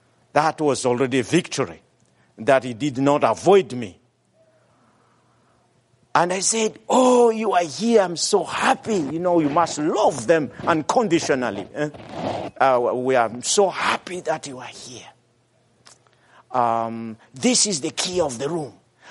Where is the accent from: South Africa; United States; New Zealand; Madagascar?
Madagascar; So my part was to go to my home country, Madagascar, and be part of the year-end meetings there.